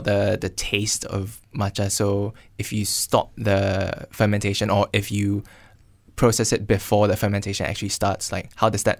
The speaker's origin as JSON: {"language": "English", "country": "Malaysia", "said": "we're both Malaysian"}